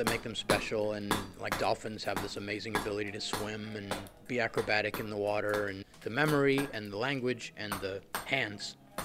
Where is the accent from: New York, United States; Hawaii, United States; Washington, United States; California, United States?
New York, United States; New York City; So I was born in New York City in 1966 in Morningside Heights neighborhood, which is home to the Cathedral of St. John the Divine and Columbia University. And I grew up conscious of the beautiful stone buildings all around me.